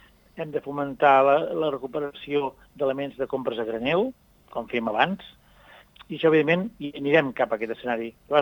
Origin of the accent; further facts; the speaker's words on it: Riudecanyes, Catalonia, Spain; Jo soc de Riudecanyes, al Baix Camp, sí, a quilòmetres de Fonseca.